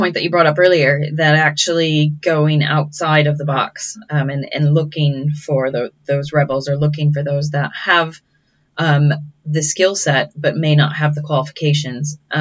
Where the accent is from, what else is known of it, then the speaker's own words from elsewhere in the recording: Chicago, Illinois, United States; I'm from Chicago, so I should say deep pan, but I'm going thin and crispy.